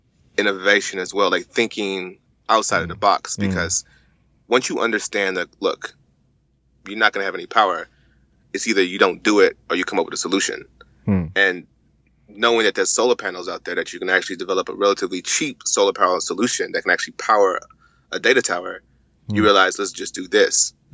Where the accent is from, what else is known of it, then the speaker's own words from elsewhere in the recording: Houston, Texas, United States; also born or lived in New Mexico; Being a Nigerian in the diaspora, being born in effectively New Mexico, but being raised in Houston